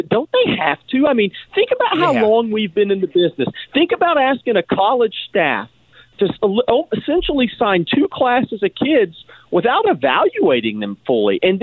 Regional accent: Texas, United States; And you know, look, I'm from Texas.

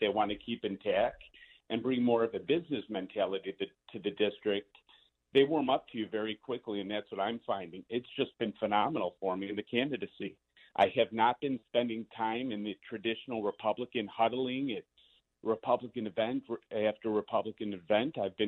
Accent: Cicero, Illinois, United States; So my biography is a little different. So I grew up in Cicero, Illinois.

